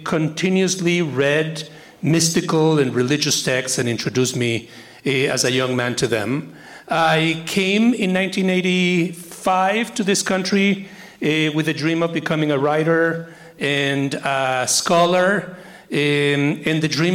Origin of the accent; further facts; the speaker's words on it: Mexico; now in United States; I am an immigrant from Mexico, a descendant of Eastern European Yiddish-speaking Jews who intended to come to the United States.